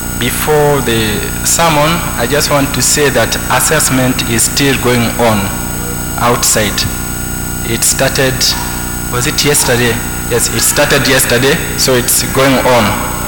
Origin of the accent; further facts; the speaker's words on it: Guinea; now in St Andrews; And I come from Guinea, minister here in St. Andrews.